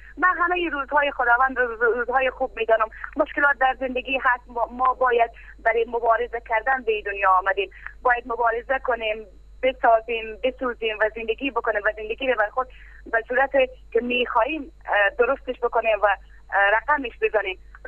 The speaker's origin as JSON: {"language": "Persian", "country": "Afghanistan", "tie": "born there", "said": "در این وطن هستیم، در این وطن زاده شدیم"}